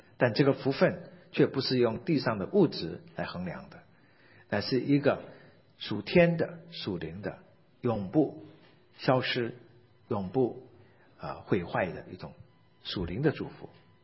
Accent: China; 不是我们中国人所谓圣人那种无瑕疵零缺点的圣人

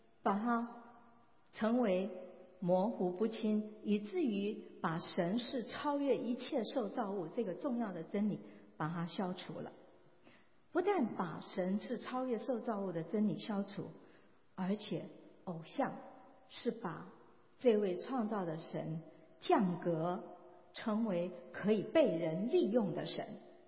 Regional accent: China; 我们中国人有所谓的紫微斗数

